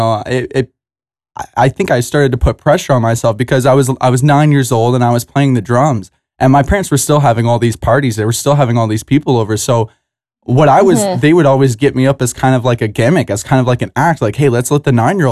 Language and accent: English; Chatham-Kent, Ontario, Canada; I grew up in Chatham, Kent, Ontario. It's just a small town in Canada. And I love it.